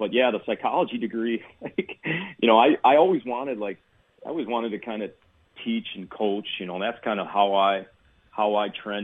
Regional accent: Chicago, Illinois, United States; I grew up here in Chicago and started playing when I was like 6 years old, and I got bit with the bug early.

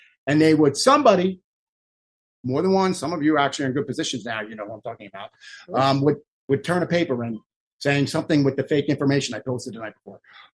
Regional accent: United States; I'm an American. I love my country more than I can tell you.

